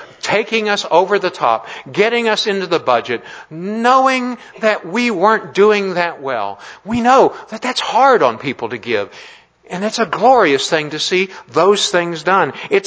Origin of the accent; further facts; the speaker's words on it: Scotland, United Kingdom; You know, I blame it on being Scottish.